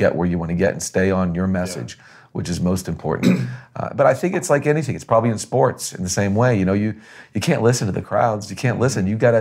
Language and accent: English; Florida, United States; I come from Florida, so I think I developed an alligator skin.